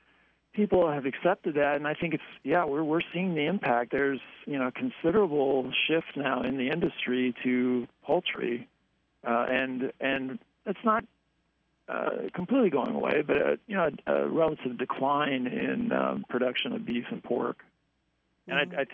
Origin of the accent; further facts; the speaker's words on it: Ottumwa, Iowa, United States; when I was growing up in Ottumwa